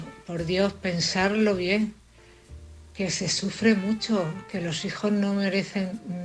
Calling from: Cartagena, Region of Murcia, Spain; de Cartagena.

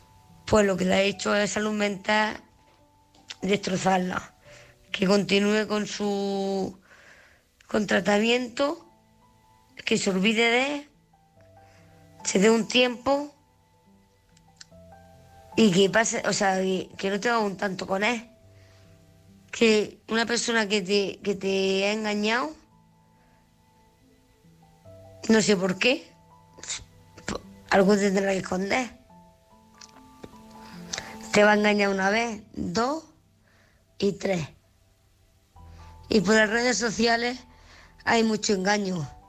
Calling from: Granada, Andalusia, Spain; corresponsal de Granada.

